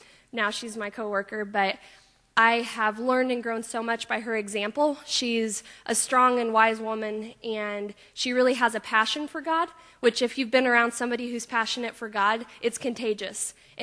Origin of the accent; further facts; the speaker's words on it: Greensburg, United States; Just to give you a little history, I grew up in Greensburg and actually went to this church until I think I was about in the third grade.